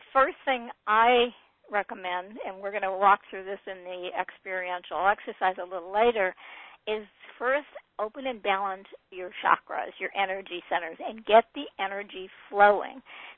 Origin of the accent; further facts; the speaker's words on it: Detroit, Michigan, United States; Okay, I grew up in the Motor City. What can I say? I like cars.